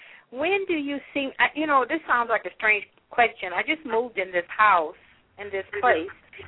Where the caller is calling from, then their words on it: Michigan, United States; I'm calling from Michigan.